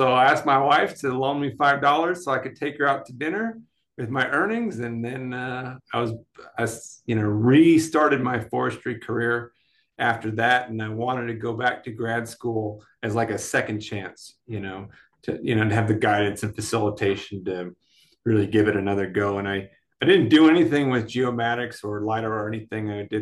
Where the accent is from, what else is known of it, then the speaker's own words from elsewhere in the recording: Albuquerque, New Mexico, United States; born there; also born or lived in Wisconsin / Michigan / Germany / Alabama; Yeah, I am an army brat. So I was born in the United States, so born in Albuquerque. Berlin, Wisconsin, Michigan, back to Germany, Augsburg, Hanau, Alabama, South Korea, Florida, Tennessee, Germany again, and then Flagstaff, Arizona.